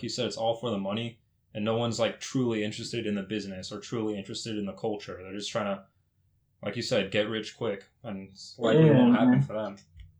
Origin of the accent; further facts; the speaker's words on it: California, United States; We're in California, because I'm from California, too.